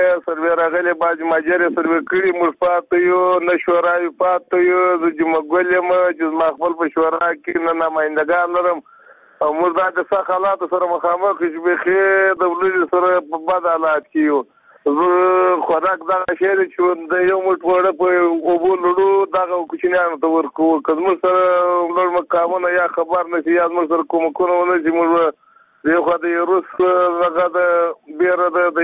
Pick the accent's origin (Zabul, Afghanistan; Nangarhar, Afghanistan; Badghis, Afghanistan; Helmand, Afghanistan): Badghis, Afghanistan; now in Herat, Afghanistan; د بادغیس ولایت یم. وسیله په هرات کښې دوه کاله کېږي. د کورخ په ولسوالۍ کښې یم.